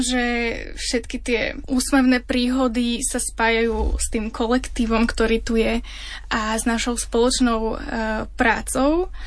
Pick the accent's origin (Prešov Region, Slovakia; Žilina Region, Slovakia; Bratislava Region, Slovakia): Bratislava Region, Slovakia; Bratislava; Tak pochádzam z Bratislavy. Tam som aj študovala bakalára aj magistra v odbore prekladateľstvo a tlmočníctvo.